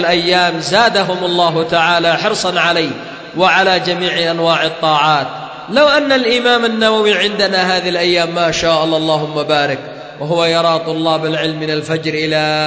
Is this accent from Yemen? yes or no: yes; Yemen; ورأيت أهل بلدنا اليمن، هكذا حماها الله تعالى